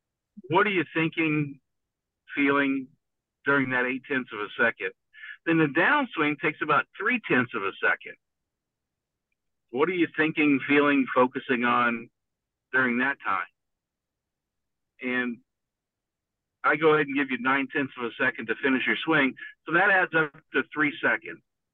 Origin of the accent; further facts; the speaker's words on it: Petersburg, Indiana, United States; I'm a guy from Petersburg, Indiana. Where the hell's Petersburg, right?